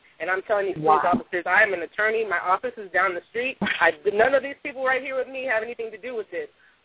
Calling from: Los Angeles, California, United States; I'm calling from Los Angeles.

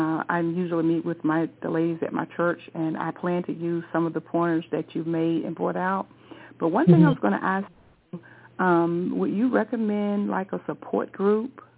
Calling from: North Carolina, United States; North Carolina.

